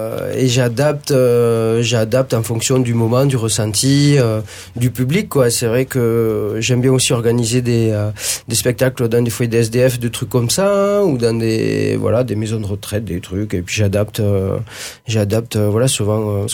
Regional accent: Villefranche-de-Rouergue, Occitanie, France; also born or lived in Rodez; Je suis né à Rodez et j'ai déménagé à Villefranche à l'âge de 3 jours.

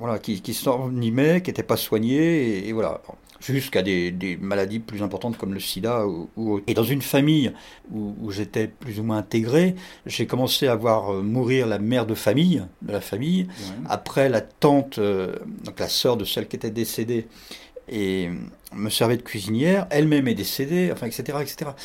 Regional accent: Grand Est, France; born there; je suis français, j'y peux rien si je suis né en Champagne.

